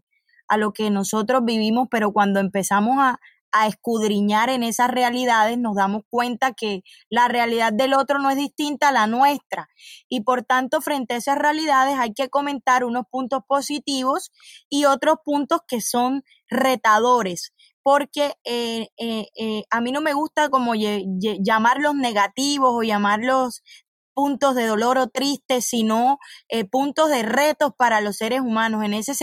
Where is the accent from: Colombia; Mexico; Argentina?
Colombia; Córdoba; nuestro departamento Córdoba. Y bueno, siempre he dicho que soy de pueblo porque me encanta comentar que el lugar de donde vengo es un lugar lleno de naturaleza, lleno de cosas muy bonitas, de gente que trabaja, las cosas del campo